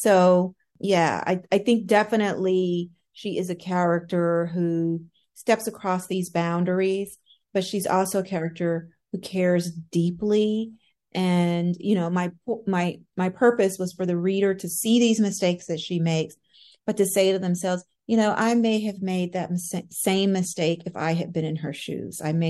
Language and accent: English; Tennessee, United States; I am a native Southerner. I'm from Tennessee